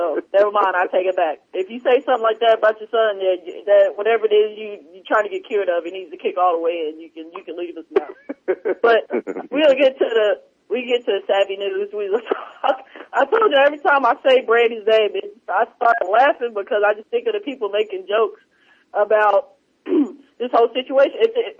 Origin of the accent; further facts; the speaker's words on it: the South, United States; I'm from the South